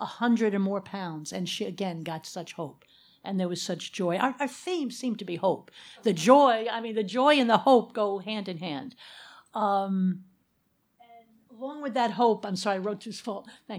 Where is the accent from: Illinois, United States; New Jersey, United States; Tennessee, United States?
New Jersey, United States; from New Jersey